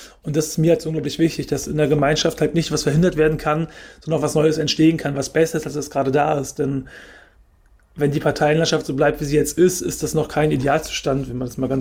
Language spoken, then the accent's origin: German; Germany; born there; weil ich bin in Deutschland geboren